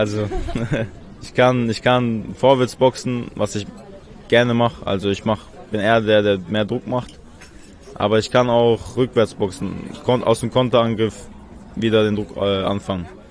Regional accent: Chechnya, Russia; Ich komme aus Tschetschenien.

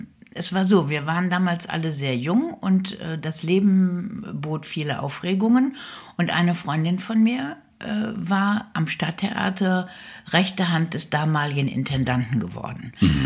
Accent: Rhineland, Germany; born there; ich bin an einem Karnevalssonntag im Rheinland geboren worden.

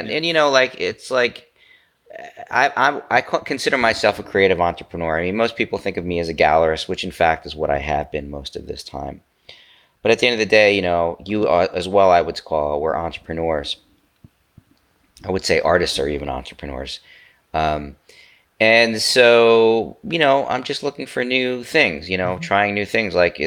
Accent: United States; not like you're German, I'm an American.

